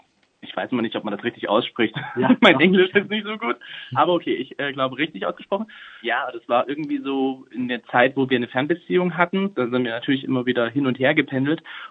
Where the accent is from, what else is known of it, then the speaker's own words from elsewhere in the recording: Saxony, Germany; ich bin damals von meinem Heimatort in der schönen Oberlausitz, also das ist der tiefste Osten Sachsens, bin ich damals mit meiner Ausbildung nach Leipzig gezogen.